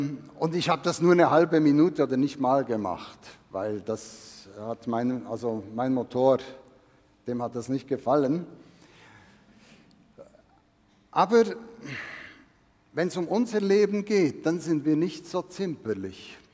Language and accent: German; Switzerland; oder ich als Schweizer, dass ich immer so in die Schweiz blicken konnte